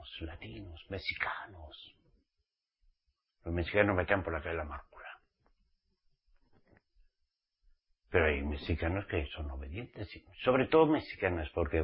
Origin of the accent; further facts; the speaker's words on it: Spain; Y eso que soy español.